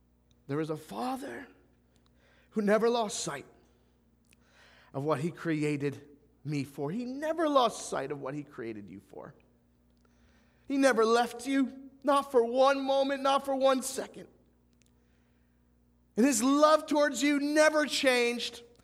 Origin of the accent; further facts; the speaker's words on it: Chalfont, Pennsylvania, United States; I grew up in Pennsylvania, so it's so good to be back here in southeastern Pennsylvania. I had the privilege of growing up in a little small town called Chalfont, Pennsylvania, in Bucks County.